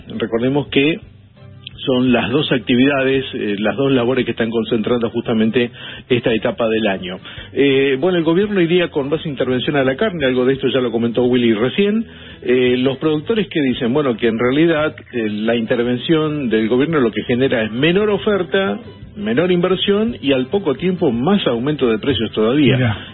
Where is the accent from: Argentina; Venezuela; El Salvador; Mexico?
Argentina; Villa Ocampo, Santa Fe; born there; hoy está cumpliendo 143 años la ciudad de Villa Ocampo, en el norte de Santa Fe, mi ciudad natal